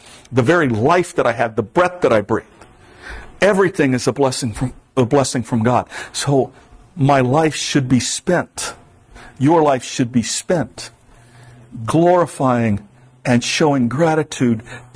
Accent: Florida, United States; But I'm from South Florida.

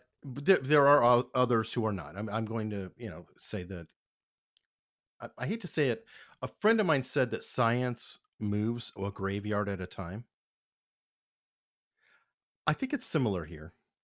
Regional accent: Arizona, United States; But I can see that because I'm also from Arizona, and I think women are bit more equal there too.

